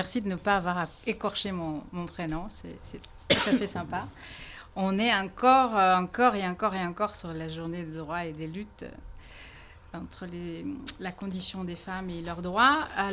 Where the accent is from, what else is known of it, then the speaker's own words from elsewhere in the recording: Brazil; now in France; Alors, effectivement, je viens du Brésil et je suis arrivée ici en 1998